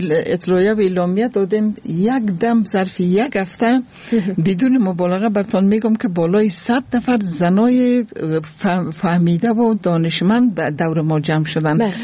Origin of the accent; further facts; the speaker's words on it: Afghanistan; ما صادقانه افغان هستیم